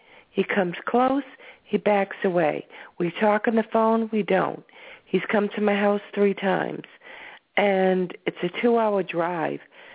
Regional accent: Massachusetts, United States; I'm from Massachusetts.

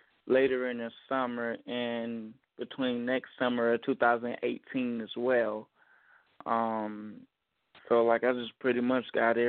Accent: Dayton, Ohio, United States; I'm from Dayton, Ohio.

